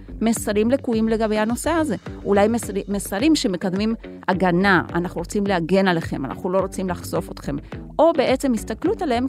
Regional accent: Haifa, Haifa District, Israel; אז קודם כל אני מחיפה, היה לי נורא נחמד להגיע עד לכאן היום

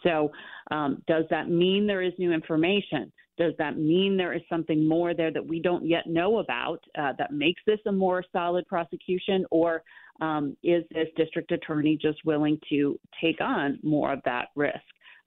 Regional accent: Connecticut, United States; Sandy Hook and the horrific shooting that happened in my home state many years ago

